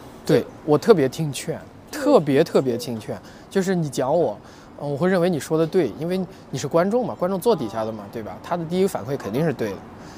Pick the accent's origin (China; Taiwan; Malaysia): China; Nanjing, Jiangsu; 南京的呀。